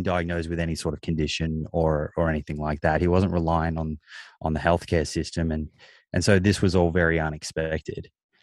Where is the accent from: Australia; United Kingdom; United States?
Australia; Melbourne, Victoria; I grew up in Melbourne and we lived in Eltham in the sort of northeast.